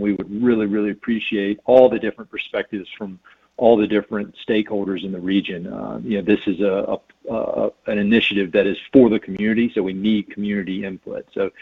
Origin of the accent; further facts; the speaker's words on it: North Carolina, United States; now in Colorado, United States; You can tell from this accent, I'm not from here originally. I'm from North Carolina, but the outdoors is what brought me to Colorado.